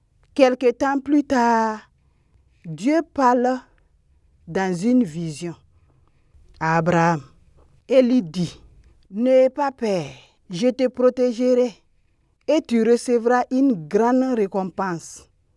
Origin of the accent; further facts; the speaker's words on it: Burkina Faso; Je suis du Burkina.